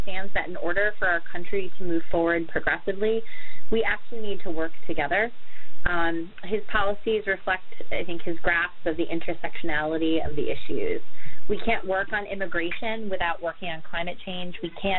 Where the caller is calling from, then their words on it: Exeter, New Hampshire, United States; I'm actually calling from Exeter, New Hampshire.